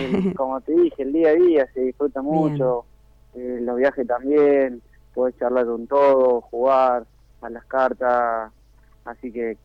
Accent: Arroyito, Córdoba, Argentina; hasta que bueno, arranqué en un club de donde soy yo, Arroyito, Córdoba

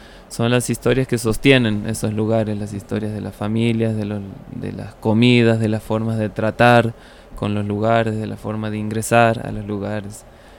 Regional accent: Santiago del Estero, Argentina; now in Córdoba, Argentina; yo soy oriundo de Santiago del Estero, nacido y criado allá. Vivo en Córdoba hace muchos años.

